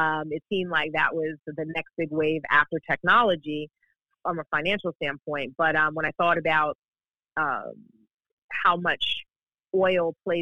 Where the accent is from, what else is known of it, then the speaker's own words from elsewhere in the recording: Brooklyn, New York, United States; Growing up in New York, I grew up in Brooklyn, New York, and I saw the war on drugs firsthand as a child of the 80s